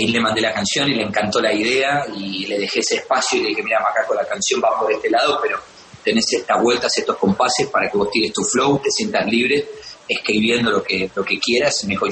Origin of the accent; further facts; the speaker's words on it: Colombia; Yo soy colombiano